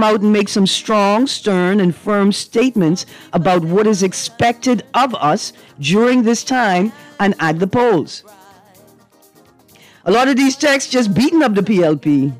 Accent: Bahamas; I remember growing up in the Bahamas where you just didn't know if the power was going to be off

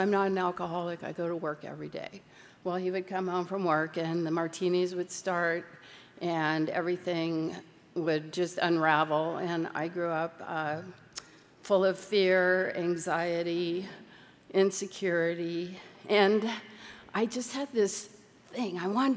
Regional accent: California, United States; And I grew up in Orange County in the 70s.

